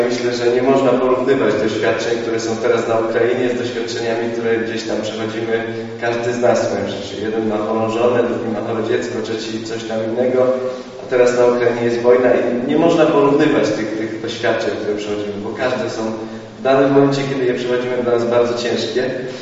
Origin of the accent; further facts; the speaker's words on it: Trzebinia, Lesser Poland, Poland; now in Krzeszowice, Poland; Kilkanaście lat temu przeprowadziłem się tutaj do Krzeszowic wraz z moją żoną. Pochodzę z Trzebini